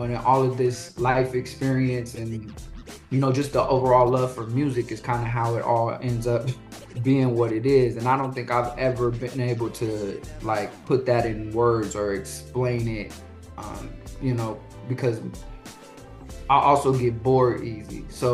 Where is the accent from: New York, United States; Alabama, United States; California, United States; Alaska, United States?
California, United States; San Diego; also born or lived in Seattle / Atlanta; I was born in Washington, in Seattle. I was partially raised in California, in San Diego, and then I spent about almost seven years living in Georgia, in Atlanta.